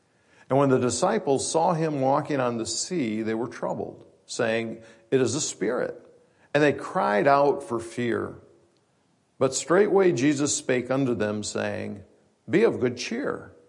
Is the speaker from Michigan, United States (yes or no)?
yes; Michigan, United States; But I always like to say I walk on water too, because I'm from Michigan.